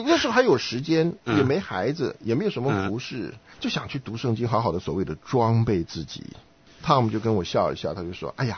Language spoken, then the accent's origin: Chinese; China; 我们中国人有一句话说，有奶的就是娘。